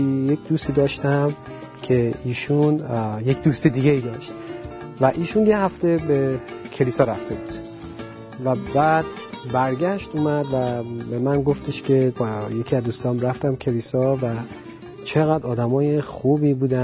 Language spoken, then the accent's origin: Persian; Iran; moved away as an adult; من در ایران به دنیا اومدم. تا 27 سالگی من در ایران زندگی کردم و تقریبا میشه گفت مهمترین قسمت از جوانیمو در ایران گذروندم